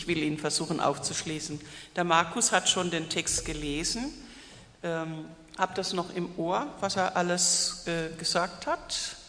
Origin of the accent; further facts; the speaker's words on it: Diedesheim, Baden-Württemberg, Germany; also ich bin ja im Neckartal aufgewachsen und also in Diedesheim, Neckar-Els